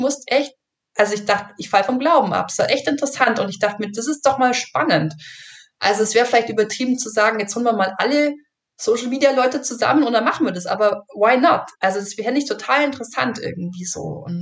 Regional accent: Bavaria, Germany; ich komme jetzt wie gesagt aus dem Allgäu

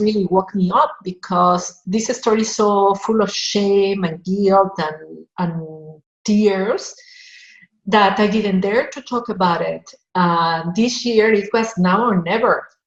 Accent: Mexico; I come from Mexico. In Mexico, we say something like, a woman pulls harder than 20 donkeys.

